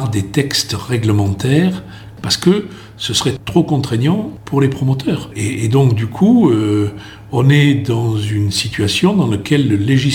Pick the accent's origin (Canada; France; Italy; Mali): France; Occitanie; parce que d'abord je suis aveyronnais, ensuite je connais bien le Lévézou qui est ma terre natale.